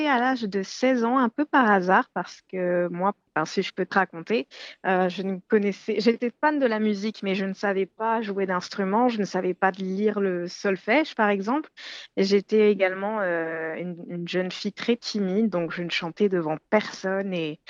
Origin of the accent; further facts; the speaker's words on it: Grand Est, France; moi, je viens de la Lorraine, dans le nord-est de la France.